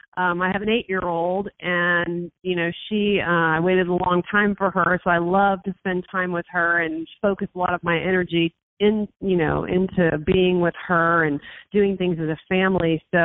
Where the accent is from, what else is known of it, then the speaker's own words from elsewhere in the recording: Florida, United States; I'd grown up drinking tea. I'm from Florida, so there's a lot of tea down in the South.